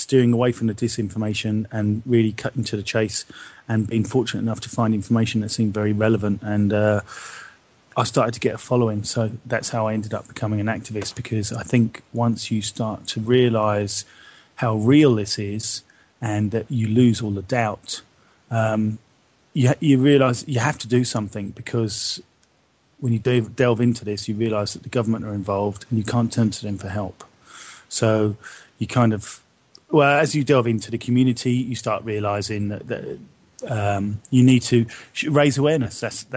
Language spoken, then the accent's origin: English; Brighton, South East England, United Kingdom; I grew up in Brighton, which is only 25 miles from one of the busiest airports in the UK.